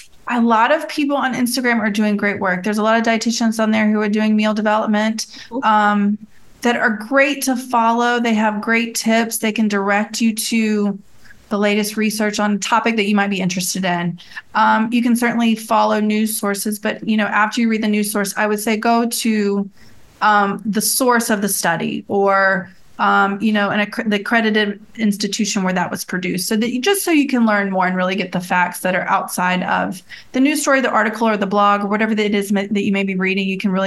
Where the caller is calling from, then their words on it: Birmingham, Alabama, United States; I am just down the road in Birmingham, Alabama.